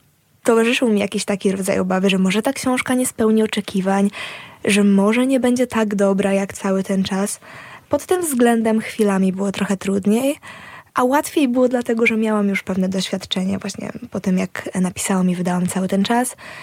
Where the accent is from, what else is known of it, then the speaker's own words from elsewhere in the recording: Lublin, Lublin Voivodeship, Poland; moved away; Lublin, czyli właśnie miasto, z którego pochodzę i z którego niedawno wyjechałam